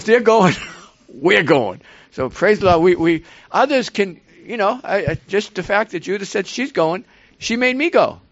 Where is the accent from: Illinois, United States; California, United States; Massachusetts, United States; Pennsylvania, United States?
Massachusetts, United States; Boston; I grew up in Boston. It was all I talk about all day long is sports, sports, sports.